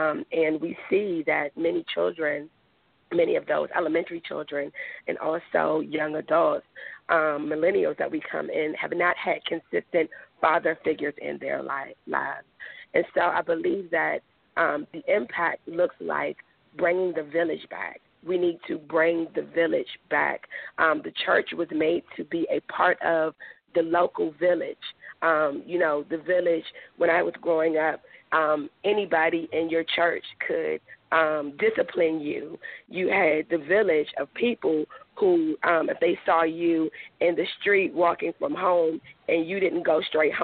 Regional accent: Maryland, United States; So I grew up in Maryland, but very close to D.C.

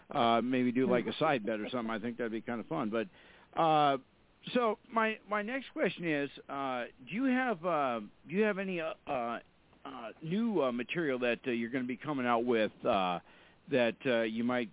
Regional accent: Fargo, North Dakota, United States; when I tell everybody I'm from Fargo, North Dakota, from people I talk to that I book on the show, I say where I come from, we have four seasons, winter, flood, road construction, and football.

